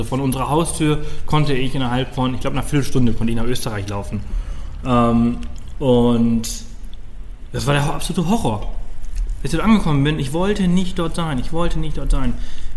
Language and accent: German; Spain; now in Germany; Ich komme aus Spanien, ich bin Spanier.